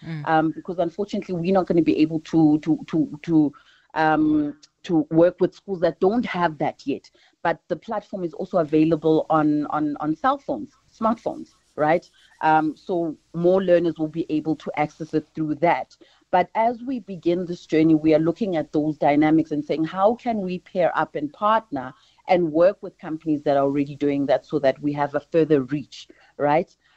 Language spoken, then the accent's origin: English; South Africa; Especially where I'm living as a South African.